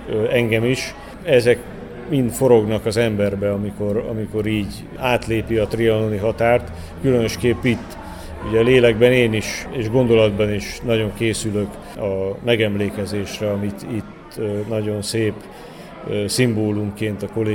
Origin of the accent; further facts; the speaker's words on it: Sopron, Győr-Moson-Sopron, Hungary; born there; én magam Sopronban születtem, a leghűségesebb város polgáraként